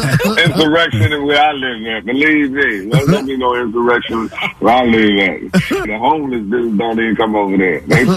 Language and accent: English; Washington, District of Columbia, United States; I'm from Washington, D.C.